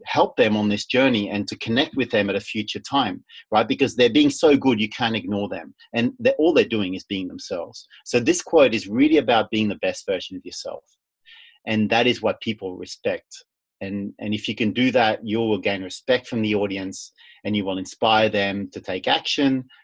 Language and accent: English; Vanuatu; I grew up in Vanuatu, and those islands can be pretty small.